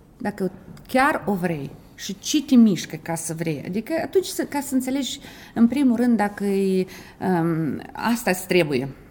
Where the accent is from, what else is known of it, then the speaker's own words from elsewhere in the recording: Moldova; Moldova, eu sunt din Moldova